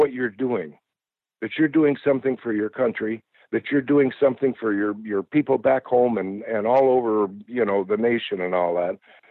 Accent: Sioux City, Iowa, United States; also born or lived in Charleston, South Carolina / England; I came back here to Sioux City, and I was recruiting back here in my hometown.

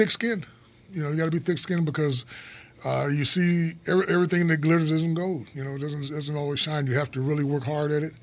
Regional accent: Hammond, Indiana, United States; being in Gary myself part-time, because I was raised in Hammond

